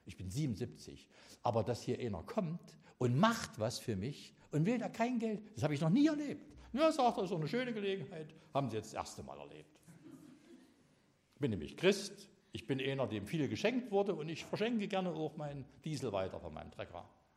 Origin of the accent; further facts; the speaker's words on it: Jena, Thuringia, Germany; ich komme aus Jena